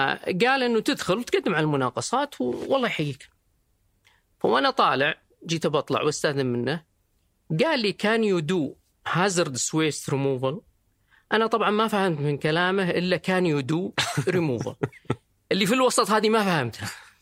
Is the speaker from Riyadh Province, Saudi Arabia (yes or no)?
yes; Riyadh, Riyadh Province, Saudi Arabia; أنا طبعا من مواليد الرياض ومن النوع اللي أغلب أهل الرياض يطلع أسبوعين ويضيق صدري يبغى يرجع